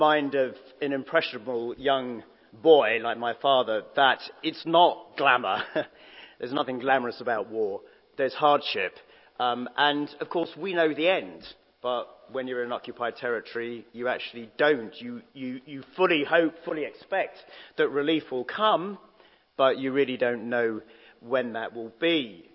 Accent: Jersey; I come from Jersey in the Channel Islands

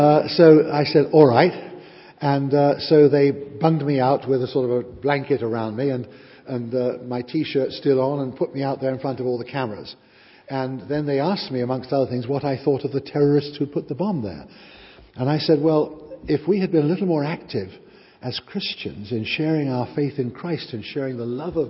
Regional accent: England, United Kingdom; And then I thought, no, I'm an English public school boy.

